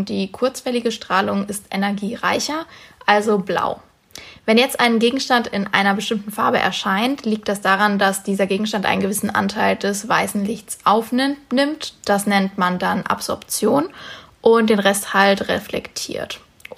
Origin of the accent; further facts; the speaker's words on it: Leverkusen, North Rhine-Westphalia, Germany; born there; ich komme ja aus Leverkusen gebürtig.